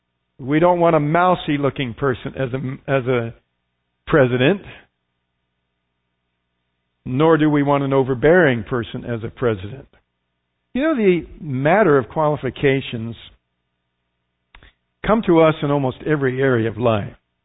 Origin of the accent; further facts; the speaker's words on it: United States; born there; I've lived in the United States all my life. I was born in the United States.